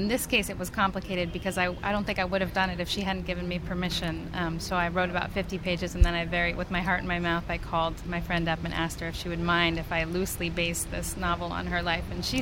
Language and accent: English; Los Angeles, California, United States; also born or lived in New York; when I was growing up in Los Angeles.